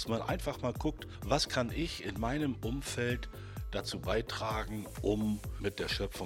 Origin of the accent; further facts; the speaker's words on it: Northern Germany, Germany; Und ich als Norddeutscher, der auf der Nord- und Ostsee gesegelt ist